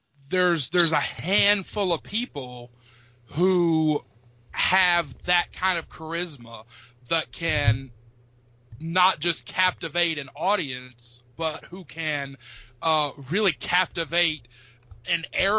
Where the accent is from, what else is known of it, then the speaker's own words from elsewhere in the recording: the Carolinas, United States; me being 31 years old, almost 32, growing up in the Carolinas, I've lived within an hour or so of Greensboro for my entire life.